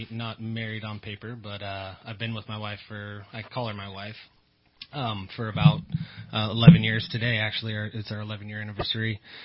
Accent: Camino, California, United States; I grew up in Placerville, California, in a little, actually a little town of Camino, mm-hmm. up above Placerville.

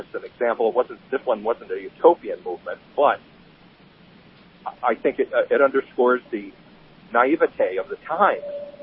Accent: Marsh, New York, United States; It was just 10 miles away from where I grew up in Marsh, New York.

